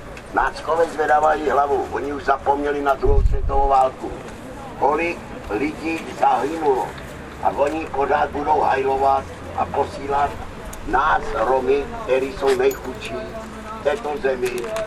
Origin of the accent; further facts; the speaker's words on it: Plzeň, Plzeň Region, Czechia; jako Plzeňák a Patriot hodně, že tady žiju od narození